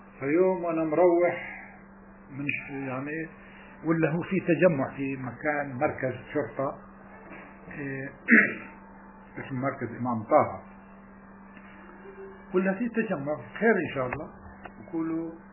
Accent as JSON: {"language": "Arabic", "country": "Palestine", "said": "احنا فلسطينيين"}